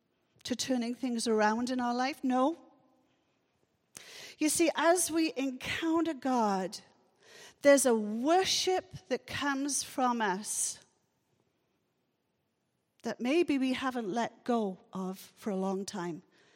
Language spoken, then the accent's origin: English; Wales, United Kingdom; because I'm from Wales and I'm proud of my heritage.